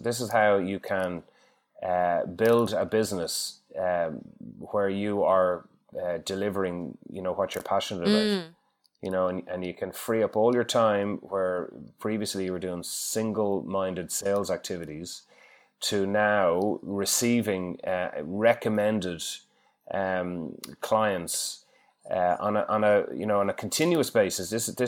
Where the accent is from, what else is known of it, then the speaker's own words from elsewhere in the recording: Ireland; accent: Irish; now in Perth, Australia; I'm Irish from my accent.